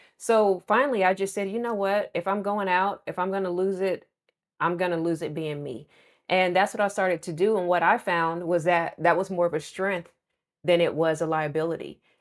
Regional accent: Oklahoma, United States; I grew up in Oklahoma. I still live in Oklahoma. We're not known for being diverse.

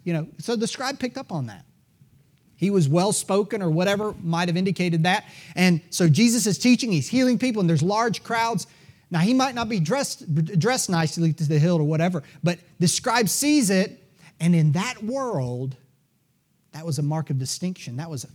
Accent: South Carolina, United States; I'm from South Carolina, so I can only speak to that.

